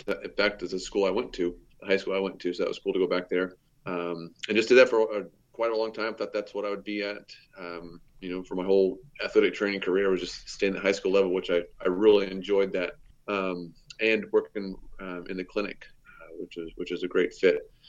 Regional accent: Vancouver, Washington, United States; I'm from Vancouver, Washington, so West Coast.

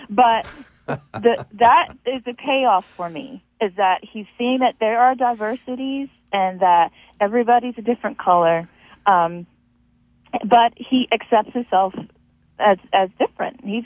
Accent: Maryland, United States; now in Baltimore, United States; I have a six-year-old son, and I'm African-American. I grew up in Harford County, which is largely diverse, and I appreciated the fact that in the schools that the diversity was a good thing. I believe right now I live on the west side of Baltimore City.

